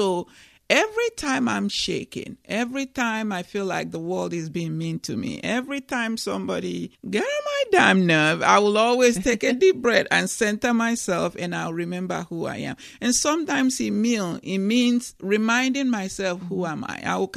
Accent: Nigeria; I came from Nigeria, where the villagers know everybody, where I'm surrounded by that village.

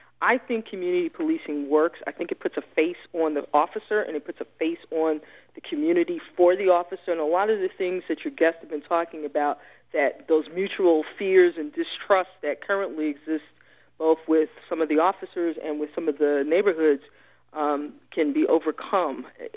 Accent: New York City, New York, United States; Growing up in New York City, we had officers who walked the beat in our neighborhoods, and we knew them as kids.

